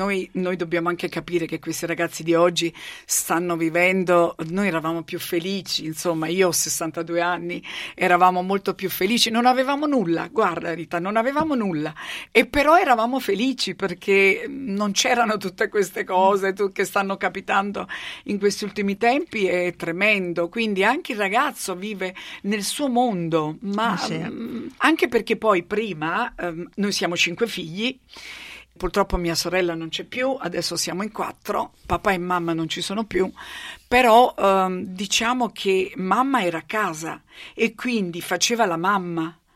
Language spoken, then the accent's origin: Italian; Salerno, Campania, Italy; Sono cresciuta a Salerno